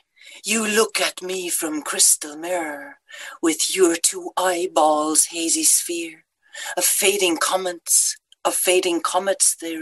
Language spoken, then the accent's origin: English; Münster, North Rhine-Westphalia, Germany; the ultimate poet laureate of my hometown, Münster, Annette von Droste-Hülshoff.